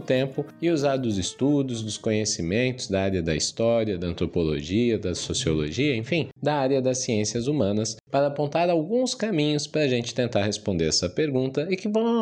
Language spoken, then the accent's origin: Portuguese; Santa Catarina, Brazil; eu sou catarinense, de origem catarinense, e o Estação Brasil é produzido aqui em Santa Catarina, né, então eu falo aqui diretamente do estado e sempre morei no estado.